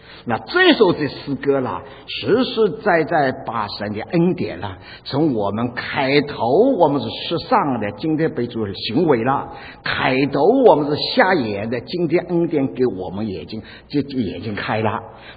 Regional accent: China; 我们中国人呢，常常在腔当中就省吃俭用的啦

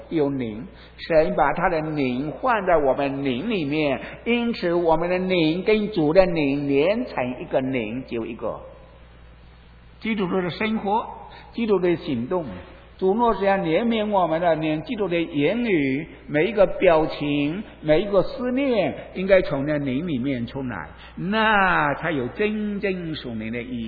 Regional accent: Fuzhou, Fujian, China; 我不知道我的口音清楚不清楚，你原谅我，我是福州人，我过于讲的不清楚，你我就讲福州话，我更讲不来，

